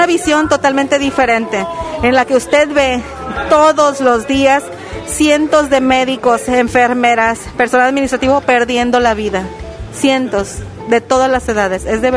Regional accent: Mexico; nosotros, como los mexicanos, siempre decimos que tenemos mucha cercanía con la muerte

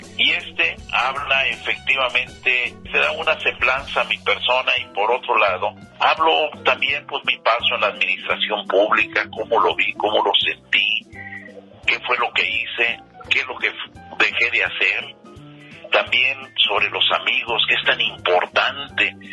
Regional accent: Puerto Vallarta, Jalisco, Mexico; tuve el gran honor de haber nacido aquí en Puerto Vallarta, de amar a mi tierra

